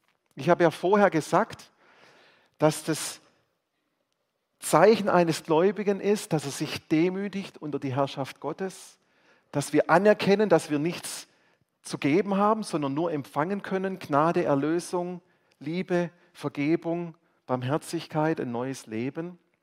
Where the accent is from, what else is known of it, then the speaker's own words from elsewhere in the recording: Stuttgart, Baden-Württemberg, Germany; Ich habe in einer anderen Stadt gelebt. Also ich komme aus Stuttgart, habe in Mainz studiert.